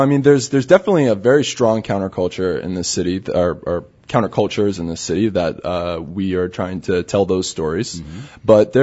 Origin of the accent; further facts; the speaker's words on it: Charlotte, North Carolina, United States; And often when I told people that I was from Charlotte, I got one of two answers.